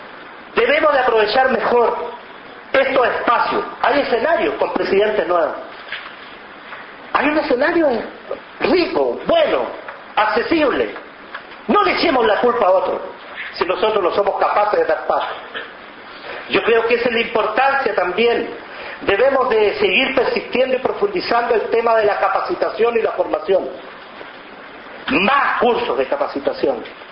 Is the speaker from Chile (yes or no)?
yes; Chile; Y lo digo de forma muy especial, soy chileno